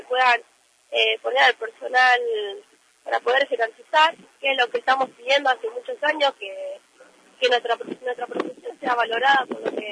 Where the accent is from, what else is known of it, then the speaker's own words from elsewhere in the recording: La Pampa, Argentina; yo soy de La Pampa y me vine a estudiar y a buscar un futuro.